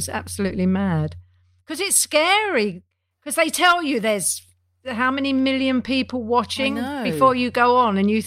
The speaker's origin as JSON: {"language": "English", "town": "Neasden", "region": "London", "country": "United Kingdom", "said": "You know, I was 17 years old. I was from Neasden."}